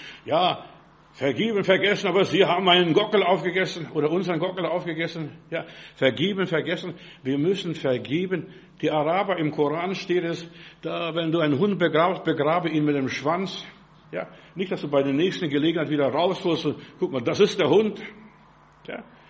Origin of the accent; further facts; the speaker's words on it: Klaipėda, Klaipėda County, Lithuania; Ich bin in Memel, in Litauen, da wo ich gewohnt, wo ich groß geworden bin.